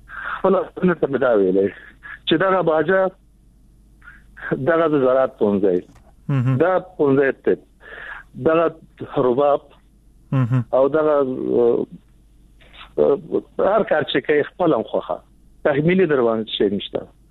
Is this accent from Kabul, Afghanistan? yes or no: no; Nangarhar, Afghanistan; زه د ننګرهار یم